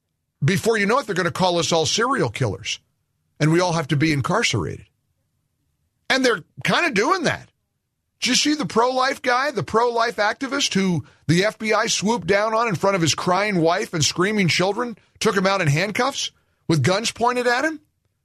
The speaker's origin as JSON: {"language": "English", "region": "Ohio", "country": "United States", "tie": "born or raised there", "said": "Now, I'm from Ohio. I was born in Ohio, born and raised there as a kid."}